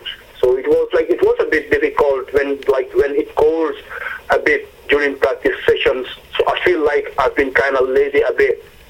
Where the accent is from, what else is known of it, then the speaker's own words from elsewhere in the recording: Gambia; because I'm being from Gambia and then come up around with a team Toronto FC, being with huge big players.